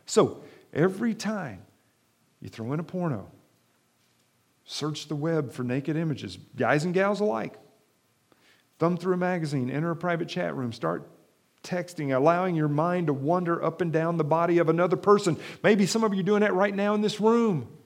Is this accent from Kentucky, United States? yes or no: yes; Kentucky, United States; I'm not a trained counselor. I'm a hillbilly from Kentucky.